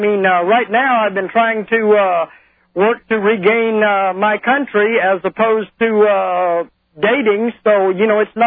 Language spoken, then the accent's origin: English; New Orleans, Louisiana, United States; I mean, now I'm from New Orleans, okay?